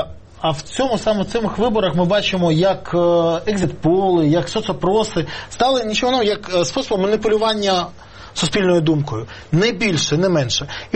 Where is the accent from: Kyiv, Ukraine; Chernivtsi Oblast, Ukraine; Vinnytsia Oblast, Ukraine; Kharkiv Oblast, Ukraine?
Kyiv, Ukraine; Я корінний киянин. Я тут народився. Тут народились мої діти. Тут народились мої батьки.